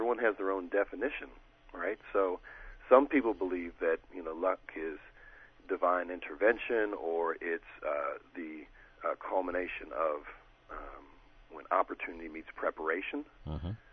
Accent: Chicago, Illinois, United States; So when people find out that I'm from Chicago, for instance, a lot of people joke and say, hey, do you know President Obama?

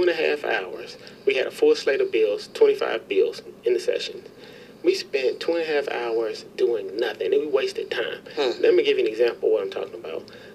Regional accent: Nashville, Tennessee, United States; also born or lived in Chattanooga; Yeah, I was born in Chattanooga, but I was raised in Nashville. I've lived in Nashville since I was 9.

